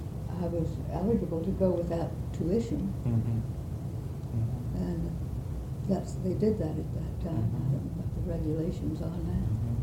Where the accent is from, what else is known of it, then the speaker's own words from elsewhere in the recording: Mississippi, United States; So when I say there was a time that if I said I was from John Sharp Williams' hometown, everybody knew.